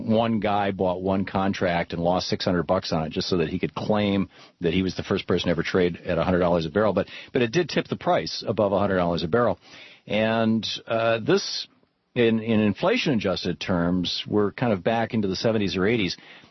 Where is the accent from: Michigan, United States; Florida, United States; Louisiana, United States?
Michigan, United States; Where I grew up in Michigan, there used to be oil wells.